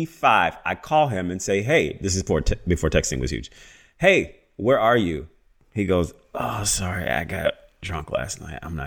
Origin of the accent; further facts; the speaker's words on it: Baton Rouge, Louisiana, United States; now in New York, United States; I remember being in New York living. I moved there from Louisiana